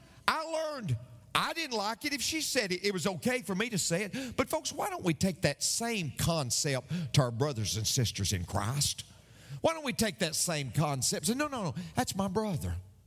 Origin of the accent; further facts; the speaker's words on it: McMinnville, Tennessee, United States; born there; I found out from this birth certificate, what I already knew, that I was born in Warren County General Hospital in McMinnville, Tennessee.